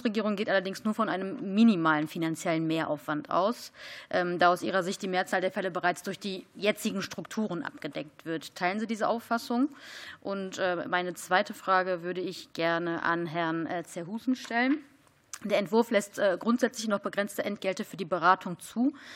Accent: Rhineland, Germany; Ich komme auch aus dem Rheinland

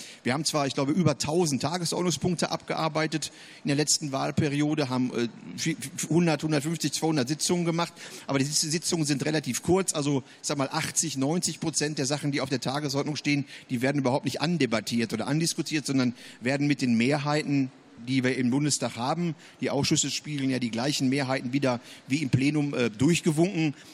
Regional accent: Herten, North Rhine-Westphalia, Germany; born there; now in Gera, Germany; Also ich bin gebürtig in Nordrhein-Westfalen, in der ehemaligen Bergbaustadt Herten.

